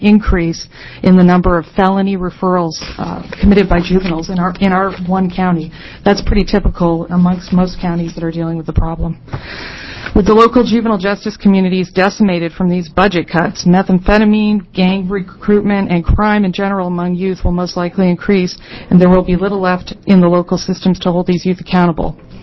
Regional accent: New England, United States; I'm from New England originally, so of course I picked those states.

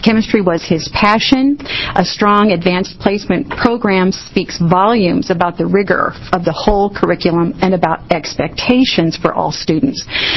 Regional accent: Portland, Oregon, United States; I'm from Portland.

